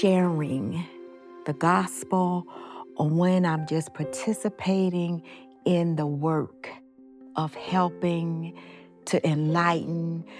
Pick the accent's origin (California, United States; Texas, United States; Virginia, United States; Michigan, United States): Virginia, United States; Richmond; I grew up in Richmond, Virginia. I am the product of two hardworking, beautiful Christian mother and father.